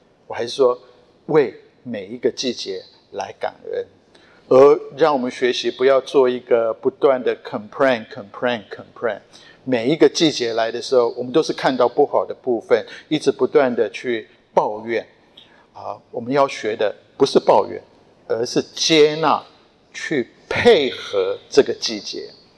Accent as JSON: {"language": "Chinese", "country": "Japan", "tie": "born or raised there", "first_language": "Japanese", "second_language": "Chinese", "said": "因为我小时候一段时间是在日本长大，我第一个会说的语言是日文"}